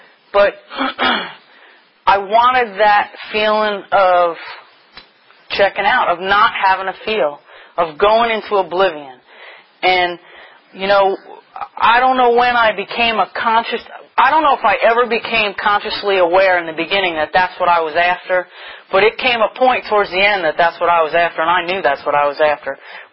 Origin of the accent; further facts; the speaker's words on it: New York, United States; now in Richmond, United States; I'm from New York. I've been in Richmond for actually over 20 years now, about 21 years.